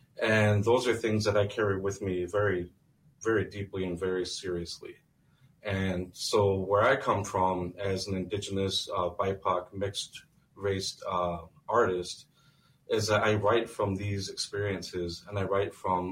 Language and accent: English; United States; My family is originally from here, and I'm from Standing Rock because as you can hear from some of our music … our people are persecuted here in Minnesota